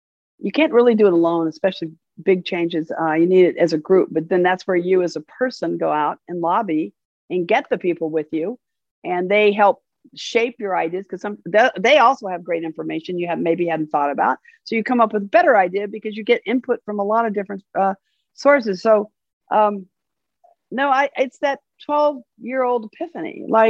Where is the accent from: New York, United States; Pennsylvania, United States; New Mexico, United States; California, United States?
California, United States; Long Beach; And I'm from Long Beach.